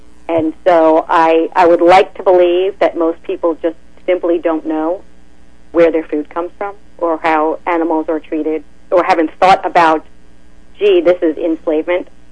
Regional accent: New York, United States; now in Florida, United States; I moved to Florida about 12 years ago, and I came from New York.

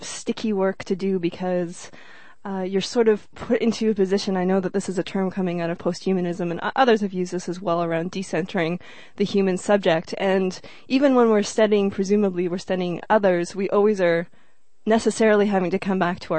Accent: Canada; But I think that growing up in Canada in the time that I did

